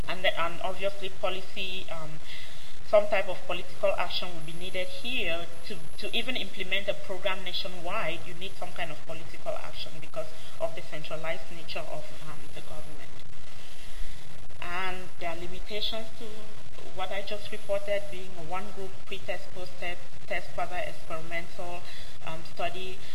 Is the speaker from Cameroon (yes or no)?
yes; Cameroon; I'm from Cameroon